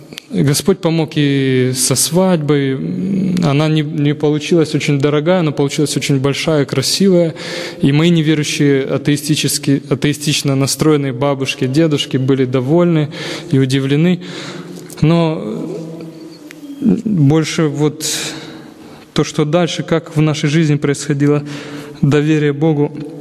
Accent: Ukraine; Я сам из Украины, а она из Молдавии.

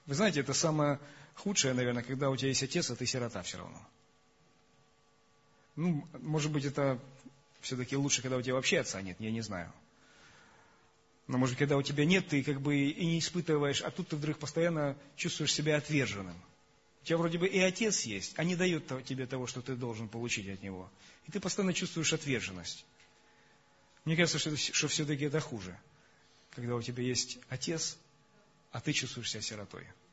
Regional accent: Russia; Мне простительно, я же россиянин.

